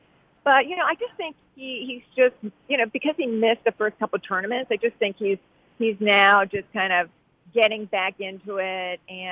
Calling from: Orlando, Florida, United States; So I am at the Arnold Palmer Invitational at Bay Hill here in Orlando, Florida.

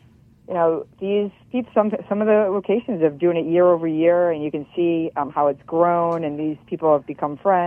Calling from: West Palm Beach, Florida, United States; I am calling in from Florida, West Palm Beach, Florida.

